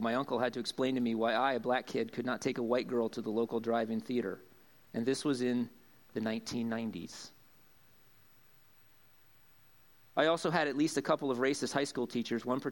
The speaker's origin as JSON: {"language": "English", "town": "Mifflinburg", "region": "Pennsylvania", "country": "United States", "tie": "born or raised there", "also_born_or_lived": "East Tennessee", "moved": "yes", "said": "growing up in Mifflinburg in the late, early mid-70s, there was one person of color family in Mifflinburg that I knew"}